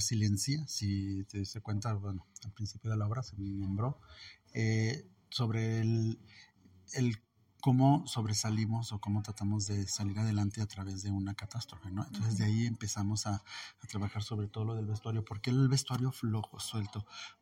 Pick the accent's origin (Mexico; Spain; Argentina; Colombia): Mexico; Calvillo, Aguascalientes; yo soy de Calvillo, no soy de aquí de Aguascalientes, entonces es muy complicado el transportarse uno de Calvillo hacia acá